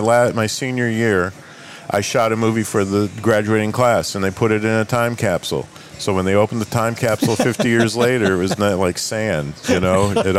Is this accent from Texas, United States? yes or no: yes; Dallas, Texas, United States; also born or lived in Chicago; But I was raised in Dallas.